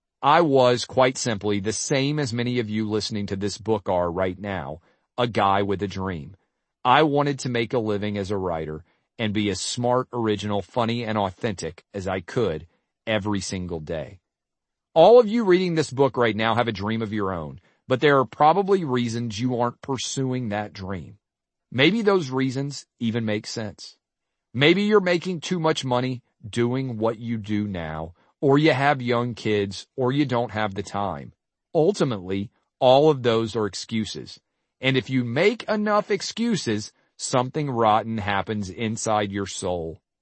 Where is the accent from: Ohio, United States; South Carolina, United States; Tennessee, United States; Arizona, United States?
Tennessee, United States; Nashville; It was sparsely attended in my hometown of Nashville, and we sat down close to the dugout.